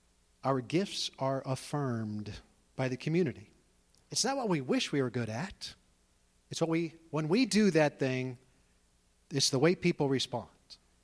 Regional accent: New York, United States; I grew up in New York, taught to use my words.

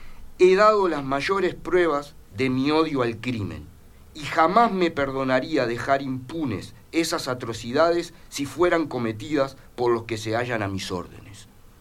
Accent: Guatemala; Yo vengo de Guatemala.

